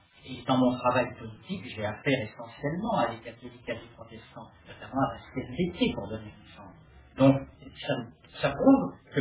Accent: France; Je suis français. La culture fondamentale de mon pays depuis près de 2000 ans, c'est le christianisme.

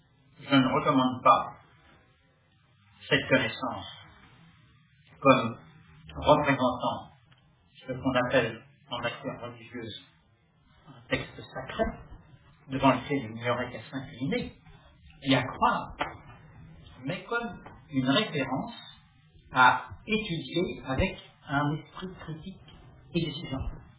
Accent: France; Je suis français. La culture fondamentale de mon pays depuis près de 2000 ans, c'est le christianisme.

